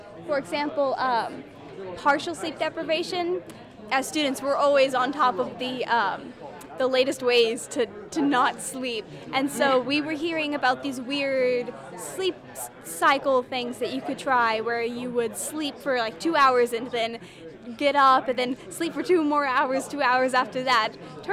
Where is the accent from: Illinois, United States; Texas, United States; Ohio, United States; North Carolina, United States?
North Carolina, United States; Waynesville; I also am a freshman here at UNCA, and I'm from Waynesville, North Carolina.